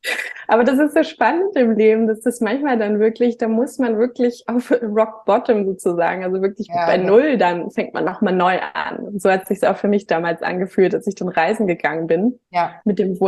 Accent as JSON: {"language": "German", "region": "Hamburg", "country": "Germany", "tie": "born there", "said": "komme auch gebürtig aus Hamburg"}